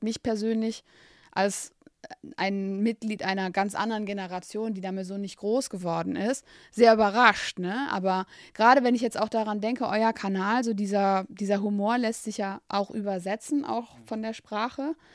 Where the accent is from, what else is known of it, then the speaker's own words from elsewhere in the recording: Netherlands; German is a second language; ich bin selber auch aus Holland. Also ich komme aus der aus dem Grenzgebiet.